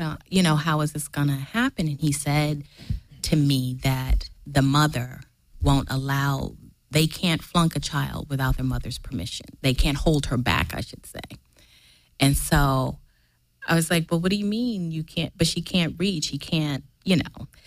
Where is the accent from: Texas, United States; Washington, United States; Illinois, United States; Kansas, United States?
Kansas, United States; I'm from Kansas. I grew up where you go outside, you play all day